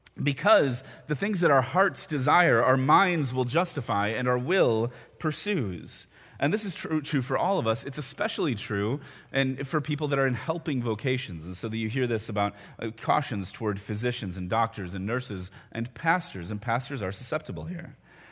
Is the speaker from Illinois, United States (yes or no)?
yes; Chicago, Illinois, United States; also born or lived in Indianapolis; now in Washington, D.C., United States; I grew up in the Chicago metro area and have lived in D.C. for almost a decade